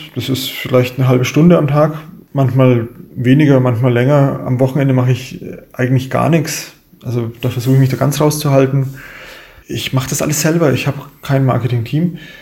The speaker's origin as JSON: {"language": "German", "town": "Kemnath", "region": "Bavaria", "country": "Germany", "said": "Ich komme aus Kemnath. Kemnath ist halt ein kleines Kaff in der Mitte von Gegend, weit weg von allem."}